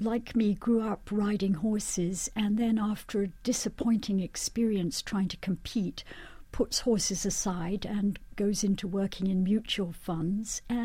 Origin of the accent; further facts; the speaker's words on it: Scotland, United Kingdom; growing up in Scotland, I used to ride Highland ponies at the nearby farm.